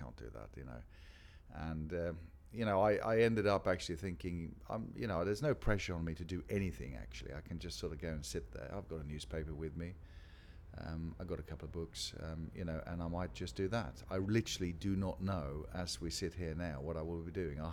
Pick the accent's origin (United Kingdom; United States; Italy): United Kingdom; Farnham, South East England; I'm 50 years old and I'm from Farnham, Surrey.